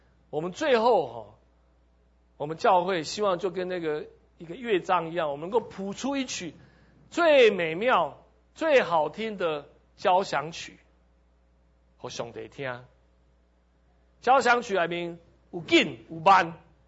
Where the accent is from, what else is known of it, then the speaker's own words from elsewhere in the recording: Taipei, Taiwan; 给我们台北人的中间。